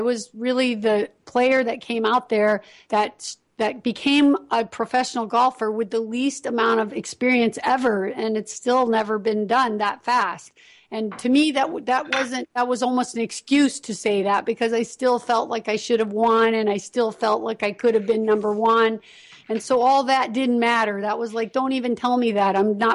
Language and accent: English; Las Vegas, Nevada, United States; because I grew up in Las Vegas.